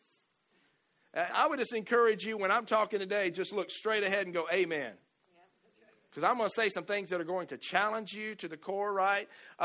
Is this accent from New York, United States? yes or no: no; Alabama, United States; I've never been a farm boy, but I am from Alabama.